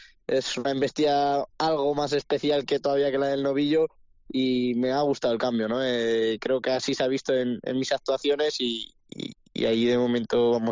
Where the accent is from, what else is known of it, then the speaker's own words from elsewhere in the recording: Salamanca, Castile and León, Spain; Por ver a mi tierra, Salamanca, en una feria tan especial volcada conmigo